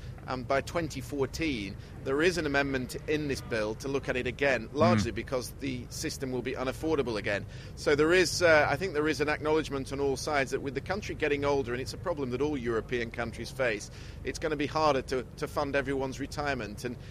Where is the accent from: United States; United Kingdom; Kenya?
United Kingdom; now in France; to me as a Brit